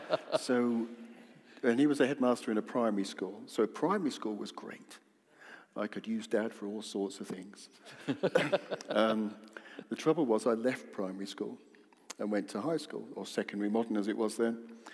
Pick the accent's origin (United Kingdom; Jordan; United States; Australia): United Kingdom; Caister-on-Sea, East of England; also born or lived in Blackburn / Buxton; I was born in Blackburn in Lancashire, but when I was only 6 months old, we moved to Buxton in Derbyshire, where my dad took up a job as a teacher there. We then moved to Caister-on-Sea when I was six